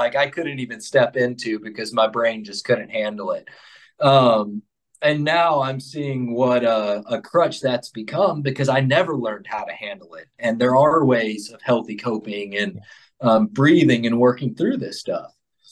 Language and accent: English; the South, United States; I had some experience growing up in the South